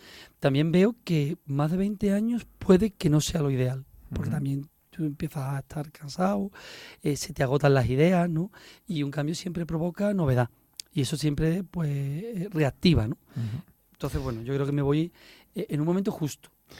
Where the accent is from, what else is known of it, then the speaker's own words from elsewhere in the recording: Seville, Andalusia, Spain; nosotros somos de Sevilla.